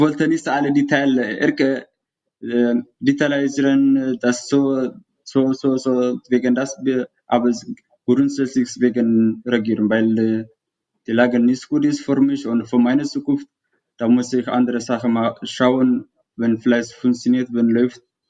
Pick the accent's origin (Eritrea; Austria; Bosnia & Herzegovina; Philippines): Eritrea; now in Germany; ich komme aus Eritrea, ich lebe seit 7 Jahren in Deutschland, beziehungsweise in Bayern, in Traunschen.